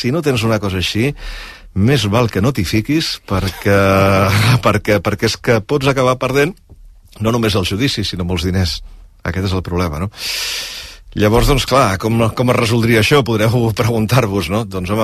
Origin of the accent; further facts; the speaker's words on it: Catalonia, Spain; Però, clar, la meva llengua és el català.